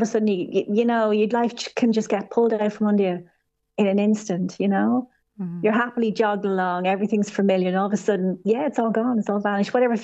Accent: Dublin, Leinster, Ireland; now in London, United Kingdom; I grew up in Terenure in Dublin, yeah. And then I left, I went to the States for a bit and then I moved to London. And that's where I've been here for about maybe 20, 30 years now.

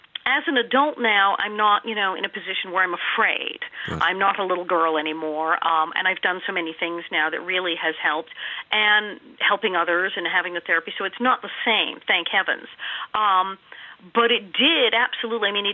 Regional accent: Ireland; absolutely we're Irish as can be.

